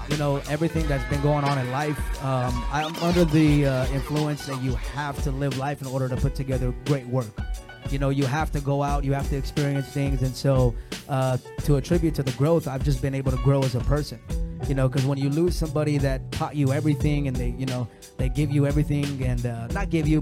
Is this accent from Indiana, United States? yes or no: no; San Bernardino, California, United States; What's going on, guys? … from San Bernardino, California.